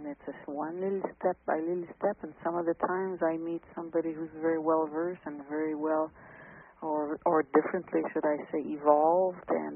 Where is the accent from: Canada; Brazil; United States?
Canada; Montreal, Quebec; right now I'm talking to you from upstate New York. It's called a small town called Plattsburgh. But I am from Montreal, and I travel back and forth because my sweetheart lives here.